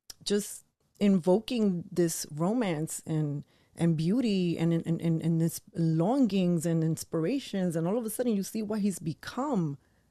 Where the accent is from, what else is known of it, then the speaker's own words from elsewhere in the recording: New York City, New York, United States; I had a lot of modern woman tendencies growing up in New York City